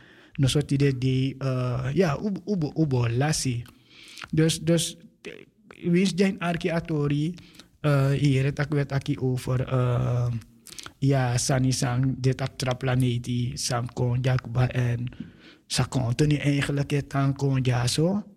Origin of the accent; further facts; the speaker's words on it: Amsterdam, North Holland, Netherlands; dat if me go naar Rotterdam, als Amsterdammer, dan ben ik in Rotterdam, van buiten Rotterdam.